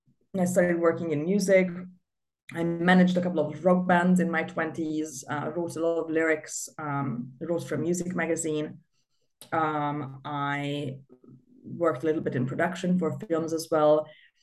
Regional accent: Budapest, Hungary; My background, so I'm originally Hungarian. I grew up in Budapest, which is the capital of Hungary. It's a very nice Central Eastern European city with a lot of 19th century and early 20th century buildings and art.

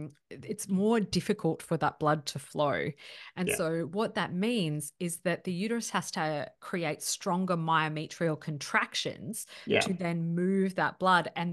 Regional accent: Queensland, Australia; No, I grew up in Queensland.

